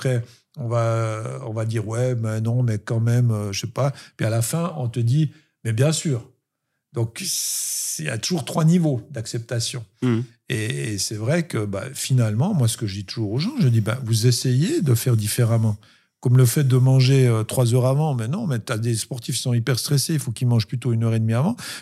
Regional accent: Bourgogne-Franche-Comté, France; Moi, je viens de la campagne du Jura, le bon sens paysan.

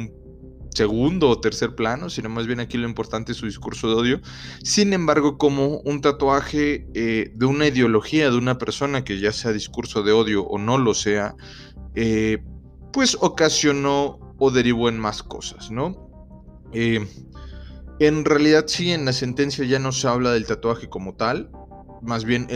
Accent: Mexico; por lo menos yo en mi país, México

